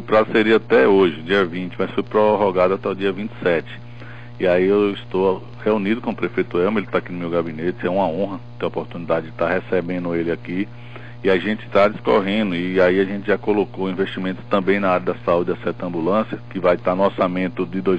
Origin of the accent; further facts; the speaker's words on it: Campo Formoso, Bahia, Brazil; ter destinado para o meu município, que é minha terra natal.